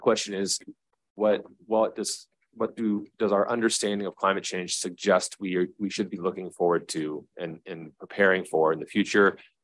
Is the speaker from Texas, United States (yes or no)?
yes; Houston, Texas, United States; I grew up in Houston, Texas, right? I don't like going back to visit in the summer, but people live there year-round.